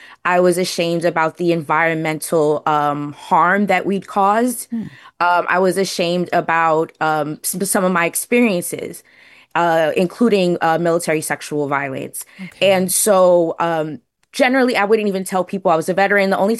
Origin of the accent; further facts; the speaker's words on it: Brooklyn, New York, United States; growing up in Brooklyn, I had no idea what I was doing.